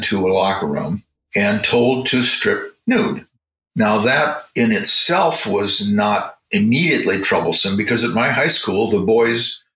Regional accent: Fargo, North Dakota, United States; I grew up in Fargo, North Dakota, and you will never find a place more homogeneous or more boringly normal than Fargo.

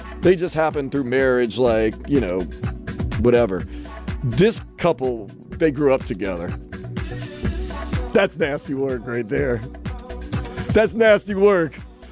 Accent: Louisiana, United States; Now, look. I'm from Louisiana, and I'd be lying.

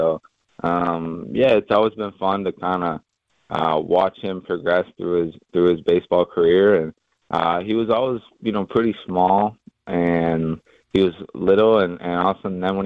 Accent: Milwaukee, Wisconsin, United States; you're telling me that I'm going to my hometown Brewers? I'm like, man, I was like, I couldn't be happier. So, always been a dream to play for the Brewers.

